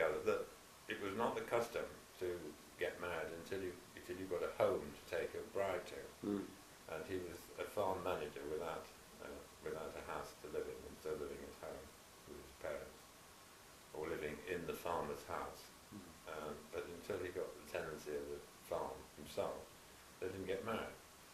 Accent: West Midlands, United Kingdom; born there; I was born in Shropshire. My parents ran a small farm, and they were tenants on a big estate.

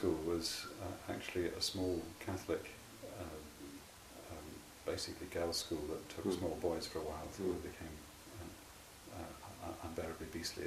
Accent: London, United Kingdom; in the Middlesex Hospital in London, where my father was a junior doctor. Mm-hmm. And I lived in and around London for the first 3.5 years of my life.

